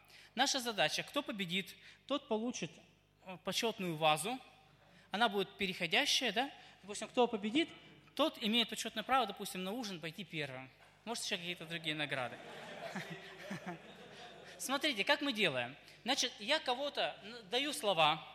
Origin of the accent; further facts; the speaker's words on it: Urals, Russia; Просто мы с Урала, мы знаем, что такое баня. Мороз там, весь там, и в баню это все.